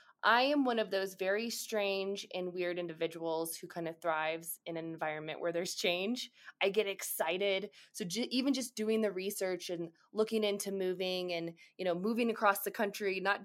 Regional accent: Kansas City, Missouri, United States; So I grew up in Kansas City and went to undergrad at the University of Kansas and did journalism.

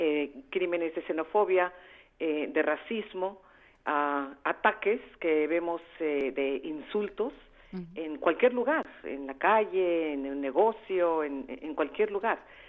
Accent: United States; O sea, nosotros también somos americanos.

